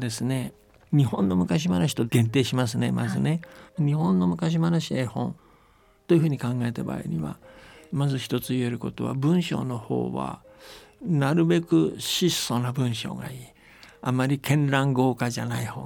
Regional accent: China; born there; Japanese is a second language; だから僕中国生まれだし中国たびたび行ってますけども

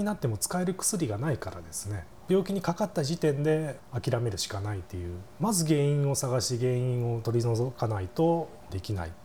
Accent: Oita, Japan; 故郷の大分県ですねが土壌の試験研究でトップクラスというか最先端を行ってたもんですから

